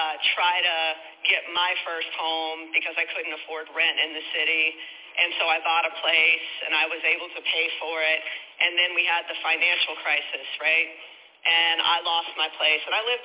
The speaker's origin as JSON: {"language": "English", "region": "Ohio", "country": "United States", "said": "but also, you know, I'm a black American. I'm from Ohio."}